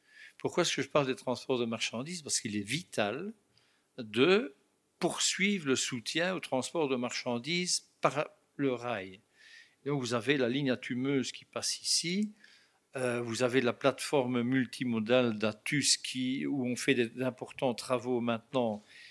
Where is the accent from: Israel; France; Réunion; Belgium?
Belgium; chez nous, en Belgique, le télétravail augmente de 10 à 12%